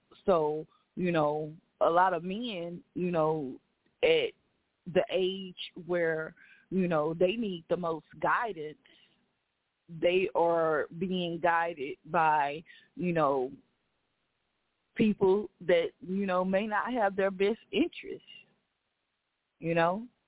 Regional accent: Dallas, Texas, United States; I grew up in South Dallas, Texas.

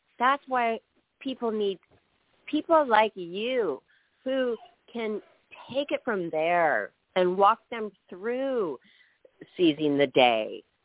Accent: Seattle, Washington, United States; Mary, my mother, we're from Seattle, Washington.

